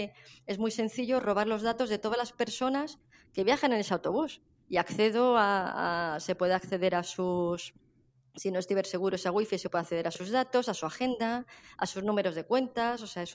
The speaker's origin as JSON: {"language": "Spanish", "town": "Madrid", "region": "Community of Madrid", "country": "Spain", "said": "soy madrileña"}